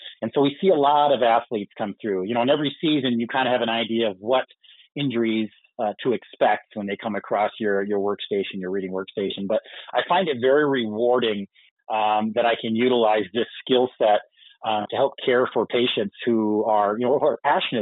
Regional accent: Yankton, South Dakota, United States; also born or lived in Indianapolis; You know, growing up in Yankton, all of our family was here or around the Midwest. So the plan was to always come back, but had a great 5 years out in Indianapolis doing my radiology and nuclear medicine training.

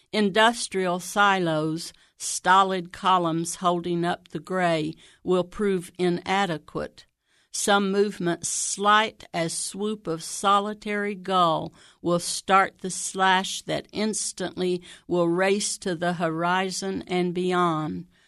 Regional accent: Xenia, Ohio, United States; I'm from Xenia.

